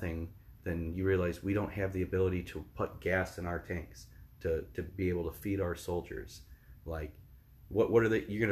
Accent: United States; because I'm an American citizen

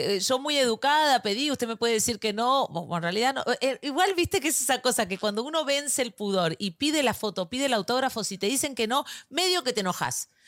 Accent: Venezuela; yo soy venezolana.

